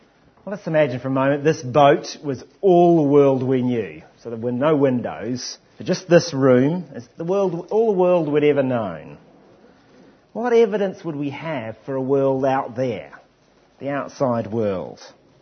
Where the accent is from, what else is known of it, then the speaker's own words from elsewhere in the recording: England, United Kingdom; There'd be another table be just interested in the weather, because we're English